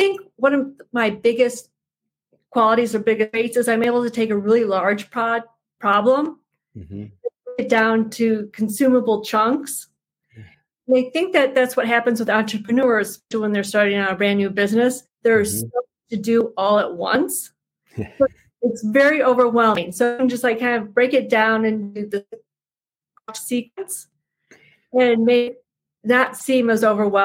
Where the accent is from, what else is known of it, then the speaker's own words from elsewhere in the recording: Madison, Wisconsin, United States; So I grew up in Madison, Wisconsin. My parents own a men's clothing store.